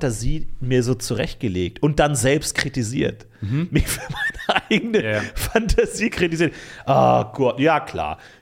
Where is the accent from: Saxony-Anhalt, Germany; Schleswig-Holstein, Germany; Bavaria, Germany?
Bavaria, Germany; Ebersberg; In meiner Heimatstadt Ebersberg wurde ja über lange Jahre der Klostersee geschlossen